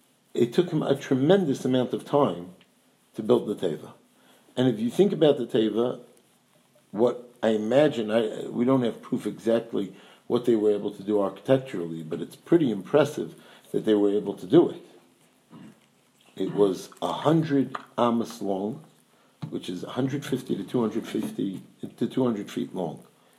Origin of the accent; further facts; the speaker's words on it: Bronx, New York, United States; I come from the Bronx. I'm spoiled, you know.